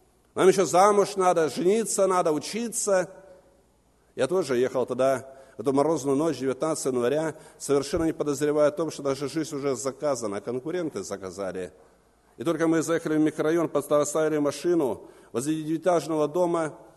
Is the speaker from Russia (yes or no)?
yes; Anapa, Krasnodar Krai, Russia; Я возвратился в свой родной город Анапа, Краснодарского края, откуда я родом.